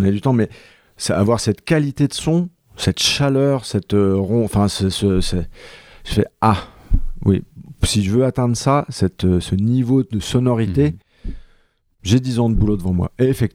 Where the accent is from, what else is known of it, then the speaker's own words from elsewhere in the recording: Centre-Val de Loire, France; also born or lived in Paris; j'ai appris le trombone déjà dans l'école de musique du village d'où je viens, à côté d'Orléans, et avec l'harmonie du village.